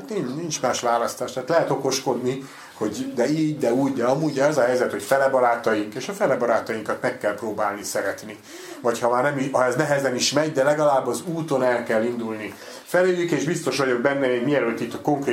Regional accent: Borsod-Abaúj-Zemplén, Hungary; born there; most már azért 61 éves vagyok, visszamentem ebbe a pici faluba, a szülőfalumba, ott Ózd mellett

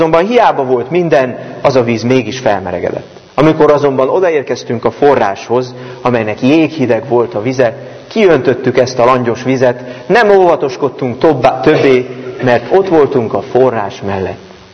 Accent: Réde, Komárom-Esztergom, Hungary; én Rédéről származom, ez Dunántúlon

